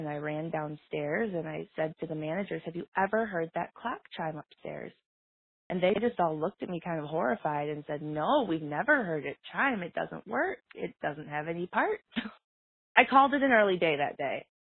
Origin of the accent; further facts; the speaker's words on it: Michigan, United States; I'm really excited to be here. I am from, born and raised in West Michigan, a really conservative area.